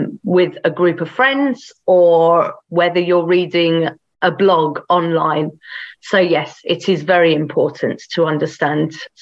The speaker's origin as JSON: {"language": "English", "region": "England", "country": "United Kingdom", "also_born_or_lived": "Mexico", "said": "So I am from England. Although I lived in Mexico for 10 years, I have been living in England for the last 10 years. I live just outside of London, and I actually live closer to France than I do to London, but I'm very much British."}